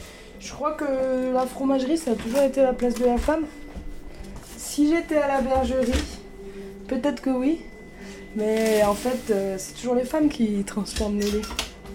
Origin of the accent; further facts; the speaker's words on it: Auvergne-Rhône-Alpes, France; Je suis originaire de Haute-Loire et j'ai 27 ans.